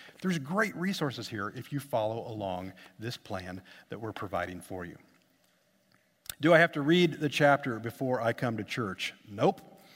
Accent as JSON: {"language": "English", "town": "Lincoln", "region": "Illinois", "country": "United States", "tie": "born or raised there", "said": "visited my family for a while in central Illinois, right in the middle of Illinois. Lincoln is my hometown."}